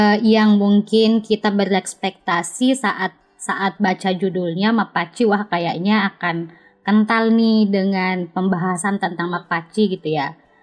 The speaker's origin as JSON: {"language": "Indonesian", "region": "Sulawesi", "country": "Indonesia", "said": "kita saja sebagai orang Sulawesi tidak mendapatkan pesan itu ya"}